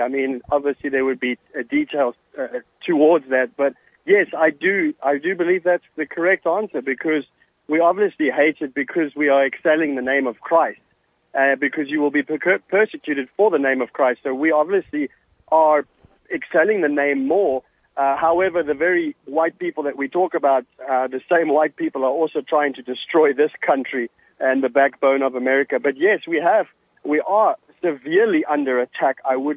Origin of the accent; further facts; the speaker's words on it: South Africa; I'm only 33 years old, but I grew up in South Africa, and I watched the beautiful nation fall